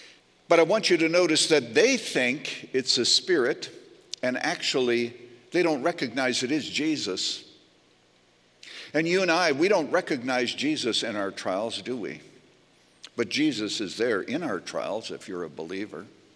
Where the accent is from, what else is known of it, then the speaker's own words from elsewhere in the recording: Illinois, United States; now in Arizona, United States; You have to remember, I come from Illinois